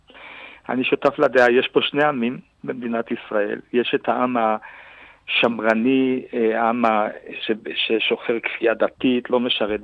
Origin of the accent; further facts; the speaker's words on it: Uruguay; also born or lived in Argentina; now in Israel; אני יליד אורוגוואי. זה לא רק ביוגרפיה, זה חשוב כי זו תרבות בעצם.